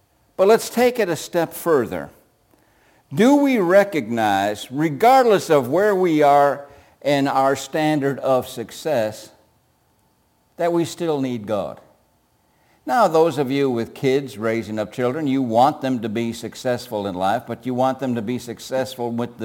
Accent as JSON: {"language": "English", "country": "United States", "said": "I'm very thankful that I'm an American."}